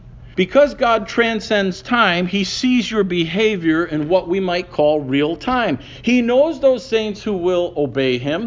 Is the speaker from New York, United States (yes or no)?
no; Chicago, Illinois, United States; I grew up in Chicago, and growing up in the city, not in the suburbs, we were limited on space